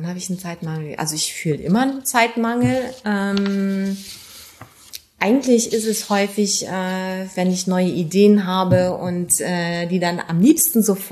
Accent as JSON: {"language": "German", "town": "Nordhorn", "region": "Lower Saxony", "country": "Germany", "tie": "born or raised there", "said": "Meine Heimat. Ruhe."}